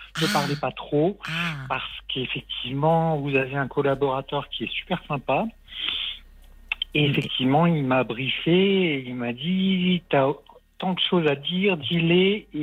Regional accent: Hauts-de-France, France; born there; now in Ostricourt, France; Je suis Gémeaux, je suis né dans le Nord, je vis à Ostricourt près de Lille

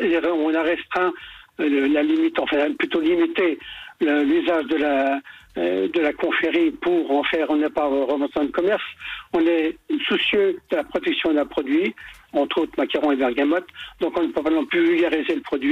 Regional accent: Grand Est, France; Et chez nous, en Lorraine, on n'avait que le sapin qui pouvait remplacer

